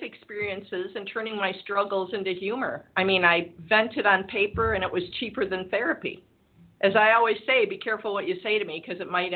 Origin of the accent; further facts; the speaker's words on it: Michigan, United States; Yeah. So, well, I'm originally from Michigan.